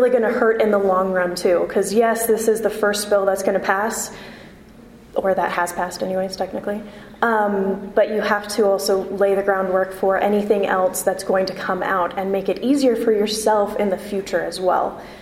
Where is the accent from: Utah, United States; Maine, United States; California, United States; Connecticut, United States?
Utah, United States; I'm from Utah County. Zoning there is horrendous.